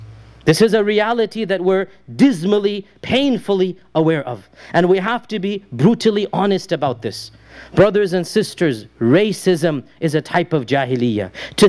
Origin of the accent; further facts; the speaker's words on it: Pakistan; because I'm from that place, I don't mind saying this, I am Pakistani first and Muslim second.